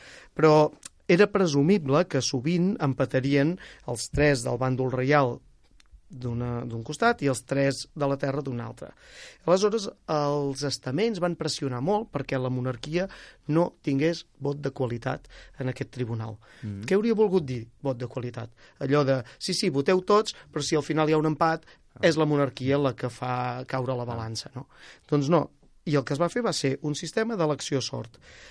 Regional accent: Girona, Catalonia, Spain; accent: Girona; jo sóc gironí, ja se'm deu notar amb l'accent.

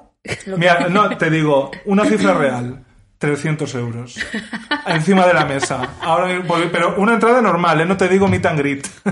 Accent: Castilla-La Mancha, Spain; históricamente, o sea, mi pueblo es La Mancha, no es Castilla.

